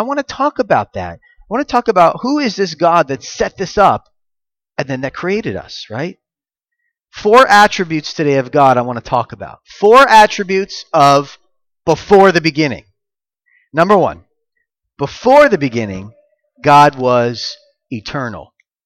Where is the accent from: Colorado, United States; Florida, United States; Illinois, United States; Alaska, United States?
Florida, United States; I'm from Florida, and we have this little town called St. Augustine down there.